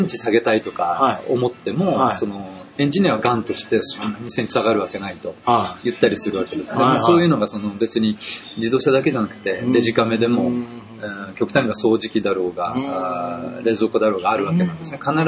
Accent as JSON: {"language": "Japanese", "region": "Tokyo", "country": "Japan", "tie": "born or raised there", "also_born_or_lived": "Chiba", "said": "で、まああのずっと東京いまして、まあ高校も都立の高校だったんですけども"}